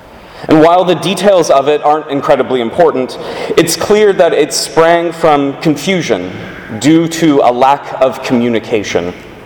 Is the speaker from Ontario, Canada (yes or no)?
yes; Toronto, Ontario, Canada; even folks from my hometown, from the University of Toronto